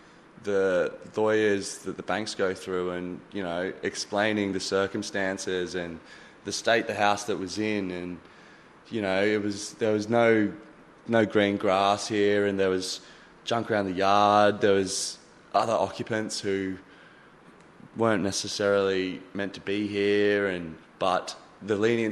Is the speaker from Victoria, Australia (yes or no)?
no; Darwin, Northern Territory, Australia; Growing up in the Narrows is great. It's a big yard, huge block, close to the city, not miles out.